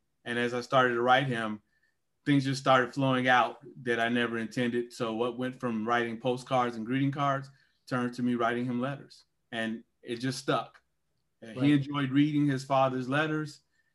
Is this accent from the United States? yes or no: yes; Gary, Indiana, United States; So I'm a guy from Gary, Indiana, originally.